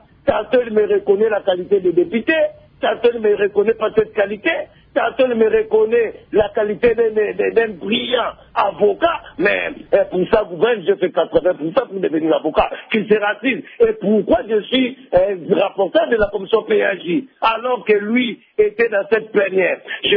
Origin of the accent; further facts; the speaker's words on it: Kongo Central, DR Congo; Chez nous, au Congo central, les Bakongo